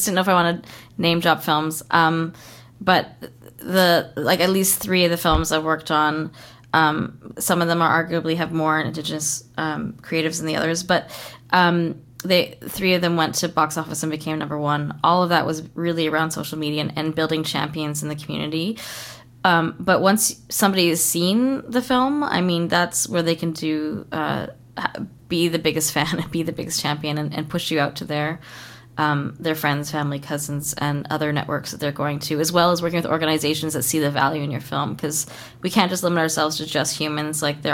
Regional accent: Kitimat, British Columbia, Canada; Eden's from Kitimat, and I was raised in Kitimat.

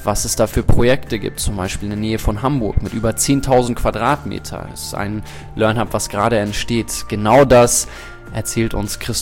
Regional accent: South Africa; ich bin in Südafrika ja groß geworden

